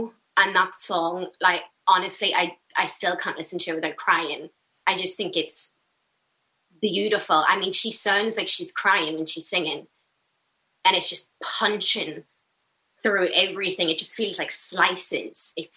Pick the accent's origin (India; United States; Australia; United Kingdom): United Kingdom; Belfast, Northern Ireland; I grew up in Balmerfe, and I went to St Dominic's, which is on the Falls Road.